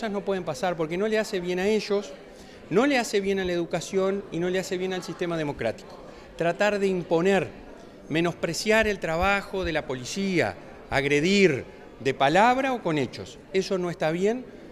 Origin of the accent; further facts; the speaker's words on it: Tacuarembó, Uruguay; Lo que a mí me enseñaron de chiquito en Tacuarembó, me lo enseñó mi familia